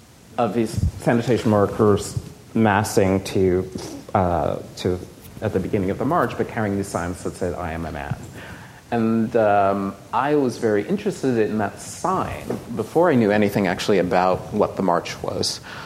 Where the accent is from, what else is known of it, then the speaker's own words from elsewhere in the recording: United States; except I'm an American.